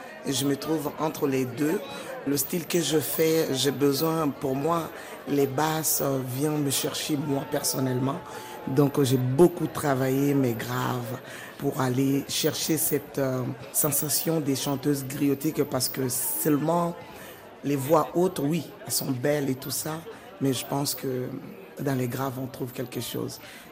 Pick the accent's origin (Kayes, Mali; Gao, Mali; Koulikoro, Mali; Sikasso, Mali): Kayes, Mali; Moi, je suis de Caïs.